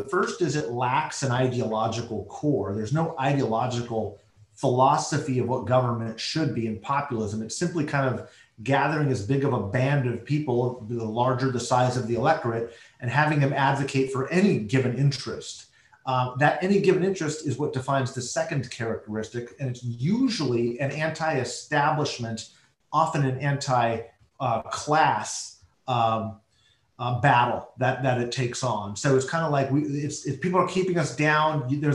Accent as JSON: {"language": "English", "country": "United States", "said": "Well, I'm horrified first and foremost as an American."}